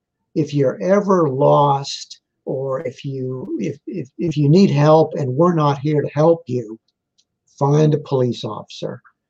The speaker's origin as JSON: {"language": "English", "town": "Braintree", "region": "Massachusetts", "country": "United States", "tie": "born or raised there", "said": "I grew up in Braintree, Massachusetts, which is south suburban Boston, Massachusetts"}